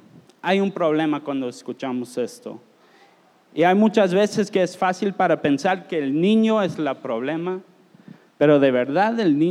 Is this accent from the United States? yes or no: yes; United States; now in Guatemala; Yo soy extranjero, vengo de los Estados Unidos, pero Guatemala hoy es donde yo vivo y yo soy miembro aquí de esta iglesia.